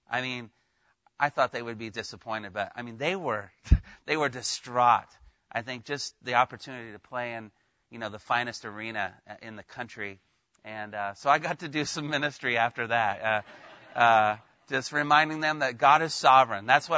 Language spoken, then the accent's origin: English; Indiana, United States; I'm from Indiana. He's from North Carolina.